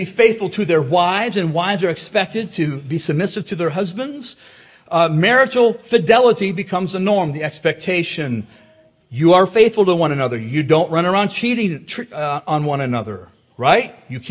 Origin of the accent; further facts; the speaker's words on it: Michigan, United States; I'm from Michigan.